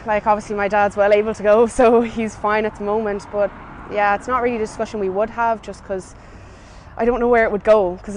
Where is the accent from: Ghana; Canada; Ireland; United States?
Ireland; Connacht; I'm 23, I'm from Mayo and I'm working in the Irish Defence Forces.